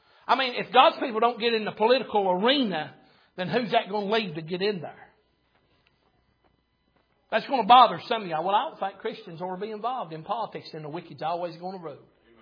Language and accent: English; Sweetwater, Tennessee, United States; I grew up in Sweetwater when going to Knoxville was an all-day affair.